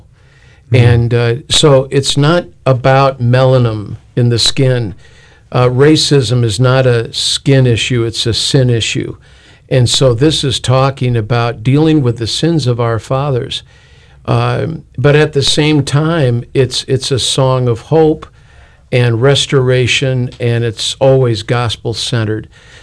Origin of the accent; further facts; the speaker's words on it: Chicago, Illinois, United States; I grew up in Chicago, so this was personal.